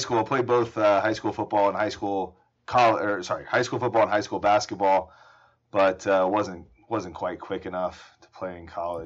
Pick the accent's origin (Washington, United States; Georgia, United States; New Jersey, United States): Georgia, United States; Atlanta; also born or lived in Colorado; so I'm from Atlanta originally. So diehard Braves fan, watch every game.